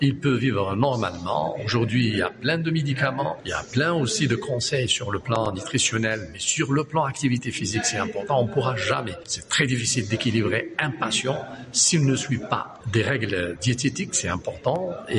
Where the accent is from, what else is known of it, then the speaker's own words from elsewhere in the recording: Algeria; je suis fier en tant qu'Algérien, comme tout les autres Algériens